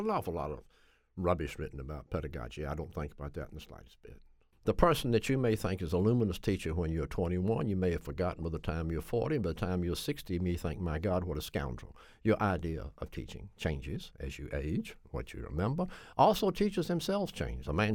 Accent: Nashville, Tennessee, United States; now in New England, United States; Nashville.

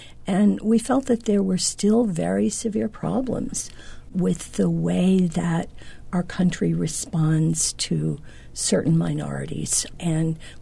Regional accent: Florida, United States; I'm from Escambia County, and it hurt me to think of the community that I love as being really racist.

